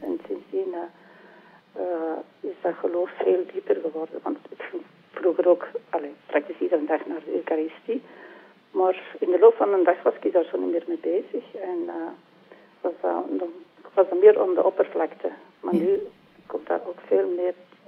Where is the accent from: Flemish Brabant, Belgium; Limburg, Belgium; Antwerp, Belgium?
Flemish Brabant, Belgium; Leuven; moved away as an adult; now in Merksplas, Belgium; Ja, ik ben geboren in Leuven en heb eigenlijk mijn jeugd doorgebracht tot ongeveer 18 jaar. En dan zijn we moeten verhuizen door het beroep van mijn vader naar Merksplas. En dan ben ik hier in de streek blijven wonen.